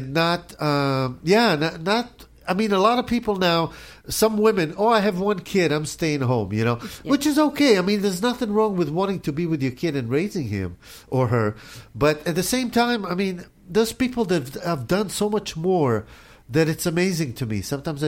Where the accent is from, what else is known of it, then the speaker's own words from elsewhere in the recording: Las Vegas, Nevada, United States; in the 70s I grew up in Vegas